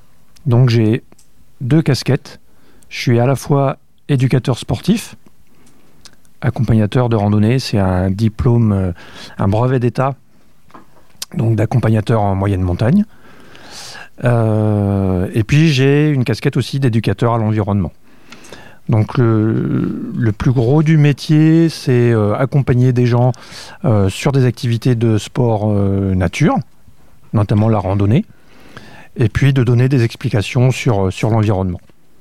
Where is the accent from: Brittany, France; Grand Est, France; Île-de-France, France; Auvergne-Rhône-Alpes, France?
Auvergne-Rhône-Alpes, France; j'ai grandi donc en Auvergne, en moyenne montagne. Après, je suis parti pour faire des études universitaires en Écosse